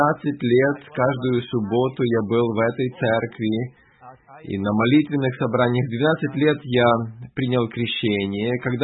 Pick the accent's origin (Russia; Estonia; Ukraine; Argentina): Argentina; Я родился в Аргентине после Второй мировой войны.